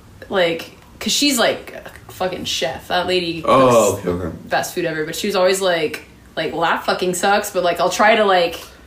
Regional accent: Santa Clarita, California, United States; cause I grew up in Santa Clarita

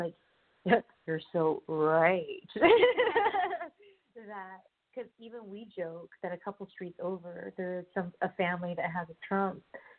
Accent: California, United States; and because I grew up in SoCal, at first I was like jaded about it

